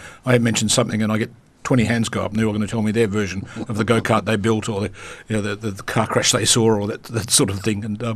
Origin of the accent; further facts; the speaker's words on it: Broome, Western Australia, Australia; born there; Yes, I was born in Broome.